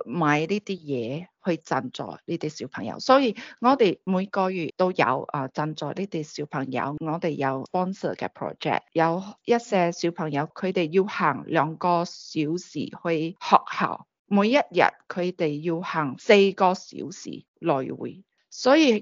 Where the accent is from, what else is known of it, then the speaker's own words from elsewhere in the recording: Malaysia; 因为本身我是马来西亚人